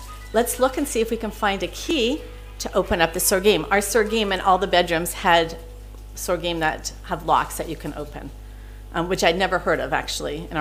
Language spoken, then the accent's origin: English; Canada; And we come from Canada. I only thought of gas fires.